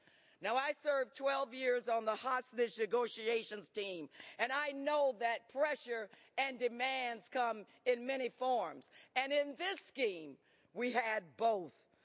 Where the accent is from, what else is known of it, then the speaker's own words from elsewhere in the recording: Florida, United States; On July 27th of 2016, in my home state of Florida